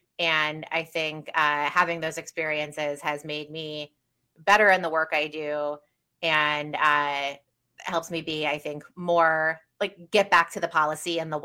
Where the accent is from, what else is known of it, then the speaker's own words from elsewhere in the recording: Florida, United States; moved away as an adult; also born or lived in Wisconsin; I worked in local government in the city I grew up in Florida. I decided I wanted to be a lawyer, moved to Wisconsin to go to UW